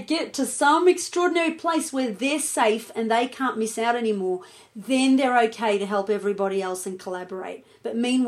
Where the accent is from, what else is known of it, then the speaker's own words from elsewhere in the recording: Australia; I grew up in Australia. Probably wasn't like that for my parents who grew up in Greece.